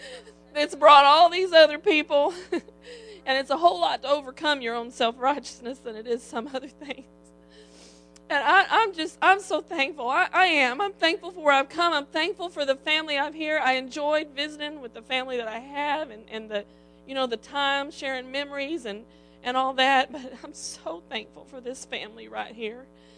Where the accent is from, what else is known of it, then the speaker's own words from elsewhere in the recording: Little Rock, Arkansas, United States; usually I can tell them I'm from Little Rock.